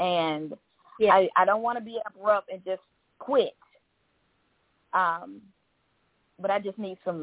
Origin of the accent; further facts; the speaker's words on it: Georgia, United States; from Georgia.